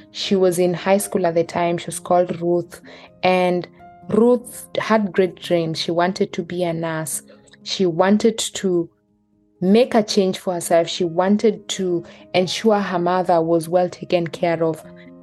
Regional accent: Kenya; born there; I was born in Kericho County. This is one of the highland regions of the country. So it's quite green, healthy, very fertile.

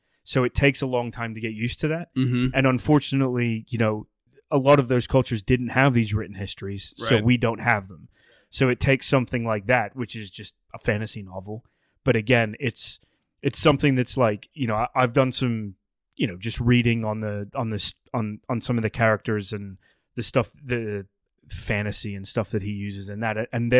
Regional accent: England, United Kingdom; Yeah, I mean, you know, I'm English. My whole family's English.

